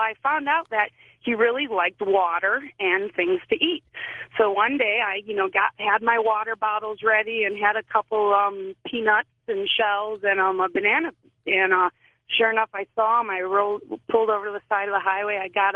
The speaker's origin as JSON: {"language": "English", "region": "Hawaii", "country": "United States", "said": "from Hawaii."}